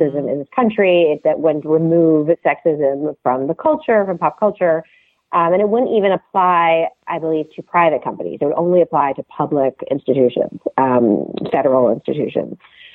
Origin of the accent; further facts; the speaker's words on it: Canada; I grew up steeped in American politics, even though I grew up in Canada